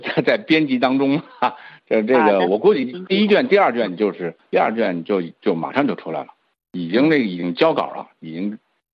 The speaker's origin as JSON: {"language": "Chinese", "country": "China", "tie": "born or raised there", "said": "因为我们小时候在中国大陆有一首歌"}